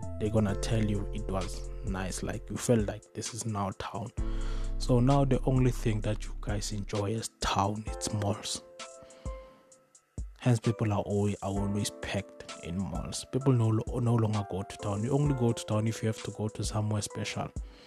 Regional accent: South Africa; As a South African, when you go to certain places, you cannot walk in those places.

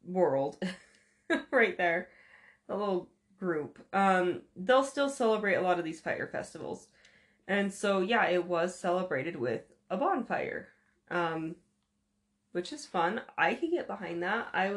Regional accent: United States; We're American. They don't teach a shit about the rest of the world.

